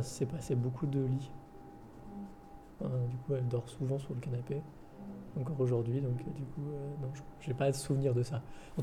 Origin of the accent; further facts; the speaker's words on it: Morocco; parce que je suis marocain, totalement.